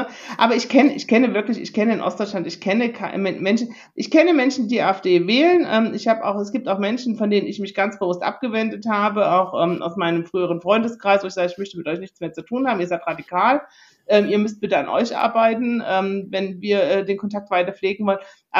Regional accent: East Germany, Germany; born there; Und ich bin gebürtige Ostdeutsche.

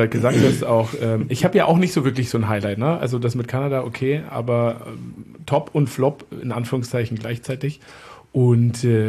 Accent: Munich, Bavaria, Germany; wo ich halt auch aufgewachsen bin auf dem Oktoberfest, also in München halt

